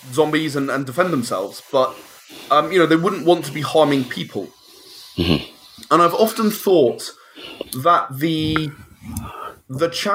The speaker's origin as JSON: {"language": "English", "region": "England", "country": "United Kingdom", "said": "Yeah, and I love that, you know, being English, I love that wry humor that you can bring into it."}